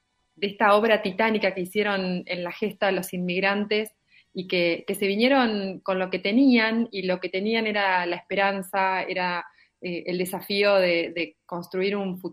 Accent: Tres Arroyos, Buenos Aires Province, Argentina; also born or lived in Oriente; yo soy de Tres Arroyos, nací en realidad en Oriente, un pueblo de la provincia de Buenos Aires, y me radiqué en Tres Arroyos con mi familia y vivo acá.

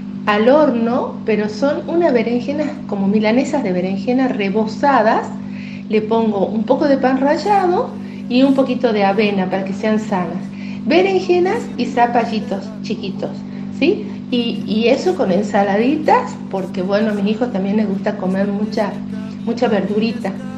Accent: Salta, Argentina; Yo soy de Salta

